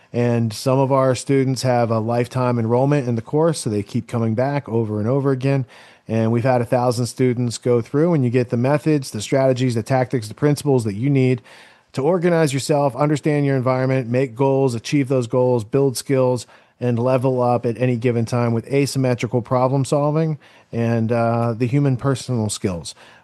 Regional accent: Pennsylvania, United States; And I'm from Pennsylvania.

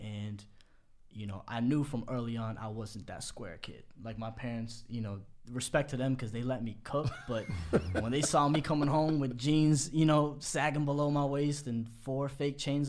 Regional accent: Massachusetts, United States; Right outside Boston, yeah.

